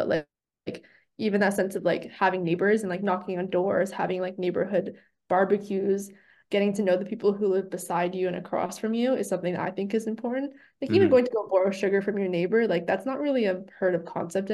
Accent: Thunder Bay, Ontario, Canada; I grew up back in Thunder Bay. The neighborhood I grew up in was very like diverse in terms of socioeconomic status.

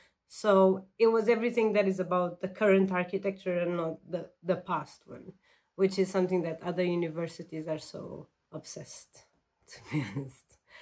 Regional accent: Portugal; You know, like, I came from Portugal. Portugal is really small.

